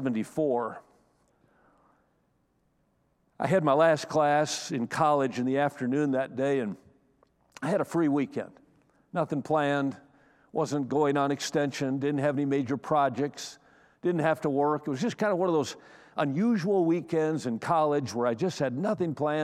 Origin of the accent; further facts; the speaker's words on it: Wisconsin, United States; Now, I'm from Wisconsin. I never left the state of Wisconsin until I went to college, and I went a mile and a half to college from my house.